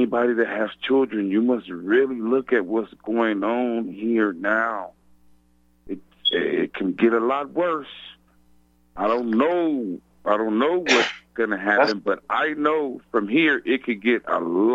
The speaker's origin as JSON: {"language": "English", "region": "New Mexico", "country": "United States", "said": "that's not true. I'm from New Mexico. That's not true."}